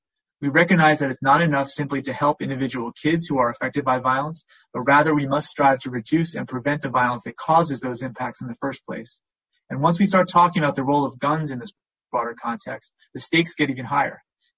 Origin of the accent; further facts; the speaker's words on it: New Jersey, United States; also born or lived in New England, United States / Midwest, United States; I was born and raised in New Jersey. I've lived in New England. I lived in the Midwest, but I'm back in New Jersey now.